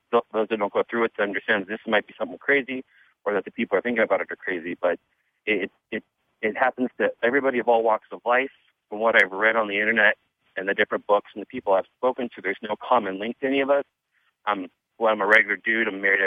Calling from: California, United States; I'm calling from Northern California.

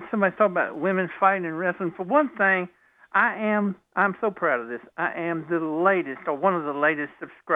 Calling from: Virginia, United States; from Virginia.

